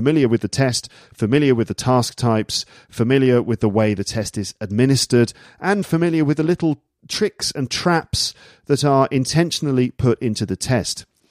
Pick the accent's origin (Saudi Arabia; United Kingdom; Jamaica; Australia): United Kingdom; England; accent: Midlands; I'm from the south and the Midlands, but basically I sound mostly like I'm from London, probably. I think sometimes my Midlands accent comes in a bit, but probably I just sound like I'm from London.